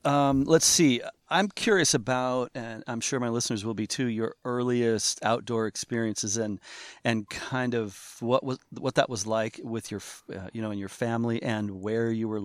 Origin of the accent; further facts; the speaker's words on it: Seattle, Washington, United States; because I'm from Seattle, right?